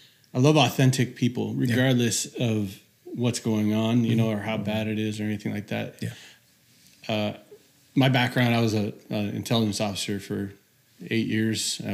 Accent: California, United States; I'm from Northern California, bro.

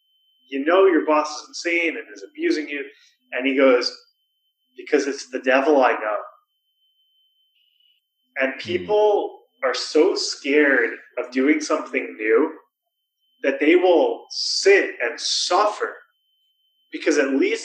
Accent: New York City, New York, United States; I was born on the Upper East Side. I grew up in a family of lawyers and business people who did well in New York City.

